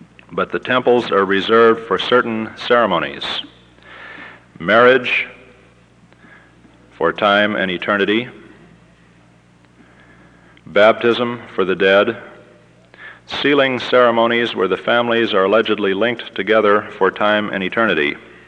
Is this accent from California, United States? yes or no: yes; California, United States; we're talking about around 385,000 Mormons in my home state of California.